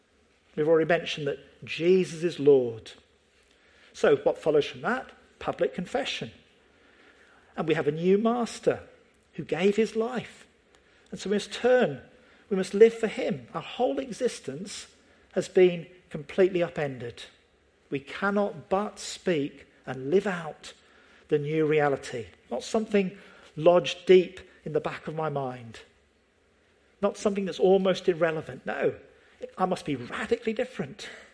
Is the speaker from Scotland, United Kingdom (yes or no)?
yes; Scotland, United Kingdom; I was brought up in Scotland.